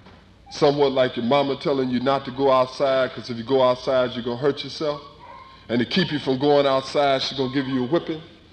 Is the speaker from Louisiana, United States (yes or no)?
yes; Shreveport, Louisiana, United States; When I was a little boy growing up in Shreveport, Louisiana, if we wanted to go to the movies